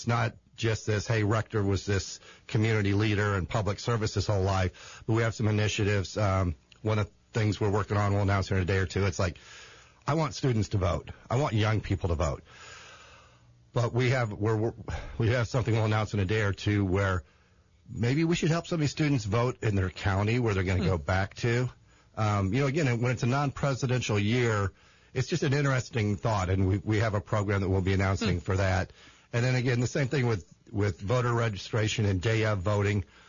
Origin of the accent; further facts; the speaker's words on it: Champaign, Illinois, United States; I grew up in Champaign and then working really hard out in the county.